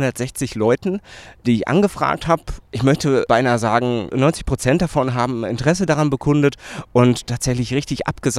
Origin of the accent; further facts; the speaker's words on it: Witten, North Rhine-Westphalia, Germany; born there; now in Dortmund, Germany; ich bin 38 Jahre alt, gebürtiger Wittener, arbeite im Moment bei der Kreativen Kirche in Witten. Wir machen ja viel so im Bereich der Gospelmusik. Und ich lebe hier in Dortmund.